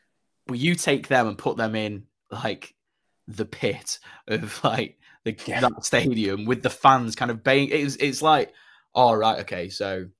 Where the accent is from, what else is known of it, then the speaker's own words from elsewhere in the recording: England, United Kingdom; The Welsh pride is something, as an Englishman, when you look at it, you go, God, I'm so jealous of that.